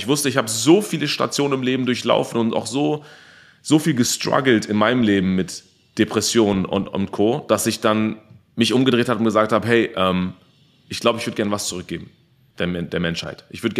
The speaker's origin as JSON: {"language": "German", "country": "Germany", "tie": "born or raised there"}